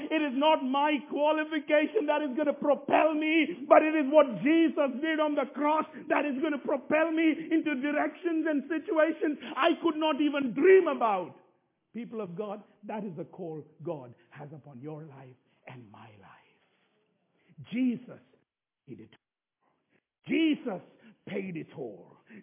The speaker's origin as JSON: {"language": "English", "country": "India", "tie": "born or raised there", "lives_now": "United Kingdom", "said": "Let me tell you, I grew up in India."}